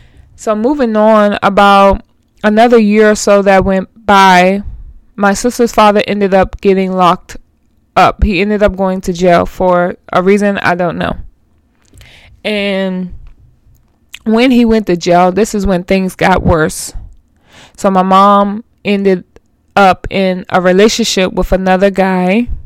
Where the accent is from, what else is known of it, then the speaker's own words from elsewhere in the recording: Landover, Maryland, United States; So if you don't know, I am from Maryland. I grew up in Maryland. I grew up in Palmer Park, Maryland, Landover, Maryland, for majority of my life.